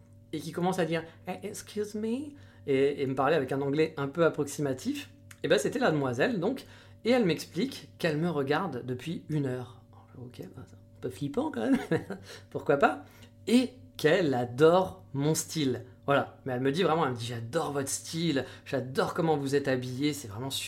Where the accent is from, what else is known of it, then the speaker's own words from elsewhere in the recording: France; Quand je lui ai dit que j'étais de France